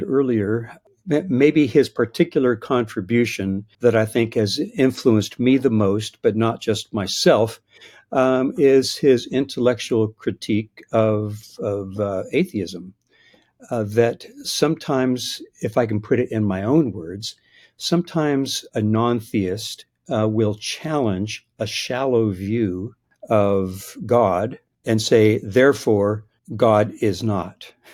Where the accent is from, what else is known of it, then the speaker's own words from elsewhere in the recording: Glasgow, Scotland, United Kingdom; As you can tell by my accent, I'm a Glasgow man.